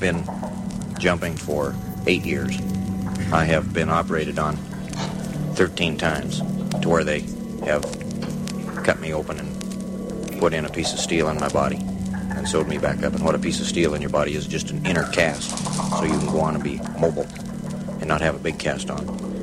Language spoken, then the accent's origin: English; Butte, Montana, United States; I saw a daredevil one time in my hometown of Butte, Montana, performing and driving a car.